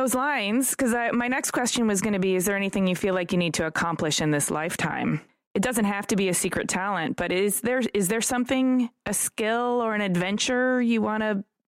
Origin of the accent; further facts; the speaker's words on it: Detroit, Michigan, United States; I'm from Detroit.